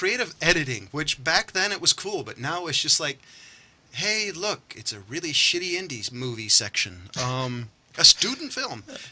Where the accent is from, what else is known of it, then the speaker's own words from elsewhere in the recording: Los Angeles, California, United States; Let's preference that by saying, I grew up in Los Angeles. Yeah, not that part.